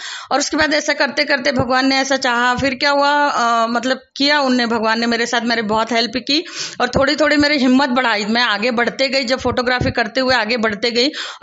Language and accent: Hindi; Athner, Madhya Pradesh, India; और मैं ग्राम आठनेर से हूँ।